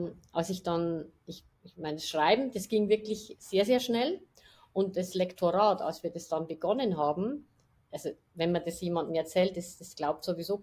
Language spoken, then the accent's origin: German; Bavaria, Germany; ja, ich bin aus der Oberpfalz, also aus Bayern, aus der Oberpfalz.